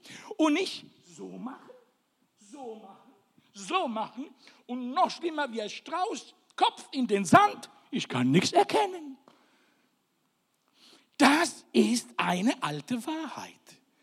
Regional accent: Sicily, Italy; accent: Sicilian; Ich kenne das aber nur auf Sizilianisch, mal lieber auf unserem Dialekt, weil das reimt sich nur auf Sizilianisch

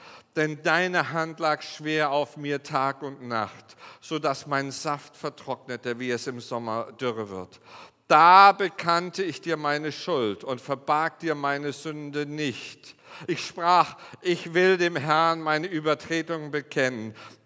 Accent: Lixfeld, Hesse, Germany; Ich bin auch in Hessen und das ist selbst in Hessen so, wir sind so aufgewachsen in Lixfeld, ein Ort, der ist an zwei Hängen so, rechts und links ist das so. Und jeder kann jeden beobachten in diesem Dorf.

